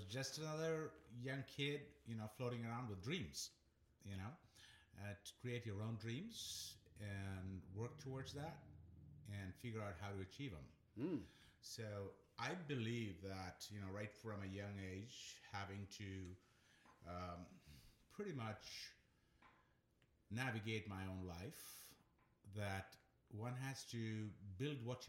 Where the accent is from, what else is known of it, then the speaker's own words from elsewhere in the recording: India; as a child growing up in India